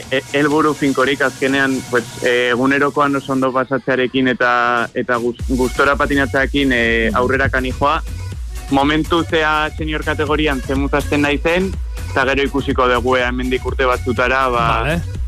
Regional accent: San Sebastián, Basque Country, Spain; txikitan Donostian gurasoek horrez traskolar baten bila irurtekin edo pistara eraman zidaten.

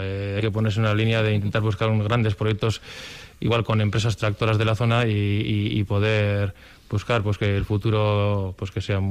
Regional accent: Ayala, Basque Country, Spain; También tenemos mucha relación con Vitoria, pero bueno, pues estamos como en la mitad. Y bueno, pues por eso somos especiales, los de Ayala.

